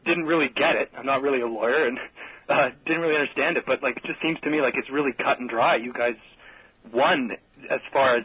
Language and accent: English; Canada; people complained, even though we're Canadian and we're probably used to it, but we complain anyway.